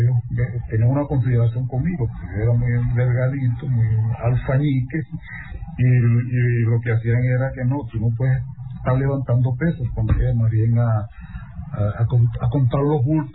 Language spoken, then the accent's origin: Spanish; Santa Bárbara, Venezuela; Yo en mi viaje cuando salí de Santa Bárbara a estudiar a Mérida